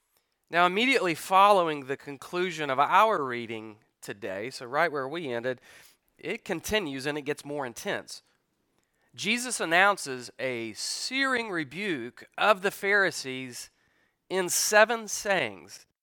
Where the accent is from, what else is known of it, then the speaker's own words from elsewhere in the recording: Knoxville, Tennessee, United States; Growing up in Knoxville, I was, of course, brought up a Tennessee fan